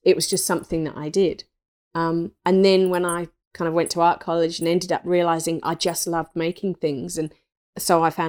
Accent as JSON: {"language": "English", "region": "England", "country": "United Kingdom", "tie": "born or raised there", "said": "I grew up in England, in the country, in an old 300-year-old thatched cottage."}